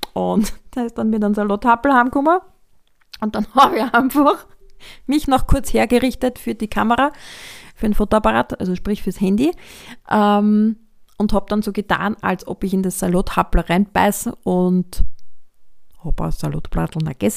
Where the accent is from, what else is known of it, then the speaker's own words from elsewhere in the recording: Lower Austria, Austria; Ich komme aus dem Weinviertel und von daher wissen wir, Weintrauben wachsen bei uns im September, Oktober.